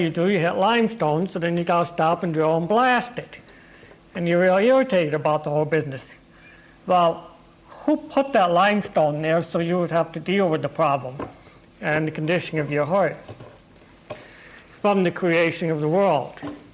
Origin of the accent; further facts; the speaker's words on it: Pine Village, Indiana, United States; It was that Nazareth was kind of like my hometown of Pine Village, okay? Otherwise known as maybe Resume Speed, Indiana. It was a dinky town.